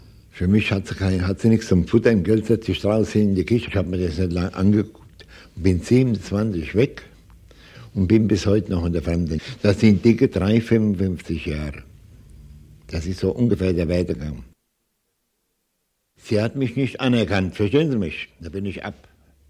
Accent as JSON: {"language": "German", "town": "Seligenstadt", "region": "Hesse", "country": "Germany", "tie": "born or raised there", "moved": "yes", "said": "Im Jahr 27, ich habe Seligenstadt, meine Heimat verlassen."}